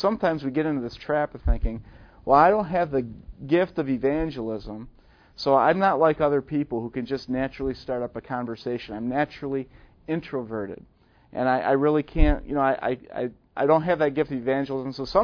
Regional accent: Buffalo, New York, United States; now in Southern US; Down here in the South, I'm from Buffalo, New York, right? So in Buffalo, we're cold and we're cold-hearted

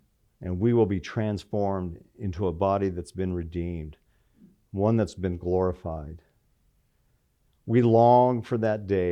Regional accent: Colorado, United States; I remember when I was young, I grew up in Colorado

